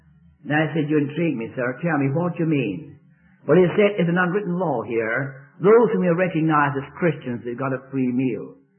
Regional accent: Scotland, United Kingdom; even though I'm a Scotsman.

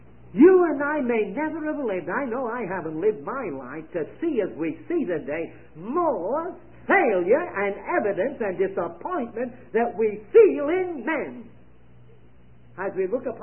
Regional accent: Rochester, New York, United States; I was traveling to Albany, New York, from my hometown in Rochester, New York State, and on to New York.

